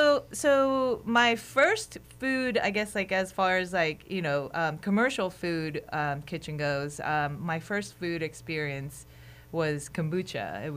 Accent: Sunnyvale, California, United States; also born or lived in Detroit; now in Alaska, United States; So I'm not from Alaska. I'm originally from Sunnyvale, California, and I moved around because of my, educational background and whatnot. So I was living in Detroit, Michigan before I came here.

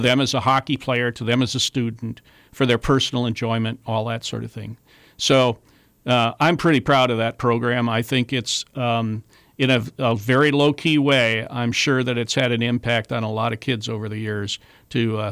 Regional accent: Wisconsin, United States; Well, I'm originally from Wisconsin

